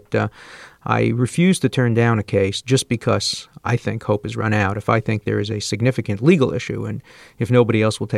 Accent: Brooklyn, New York, United States; I was growing up in Brooklyn, and most of my friends were becoming doctors

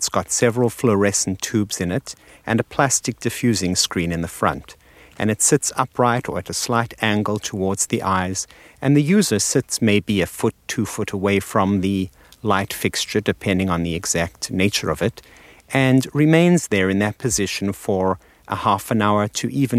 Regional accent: South Africa; moved away as an adult; now in New York City, United States; I come from South Africa, where the seasons are very mild and blend easily one into the other. And I came to New York City to do my psychiatric residency, and that was the summer of 76

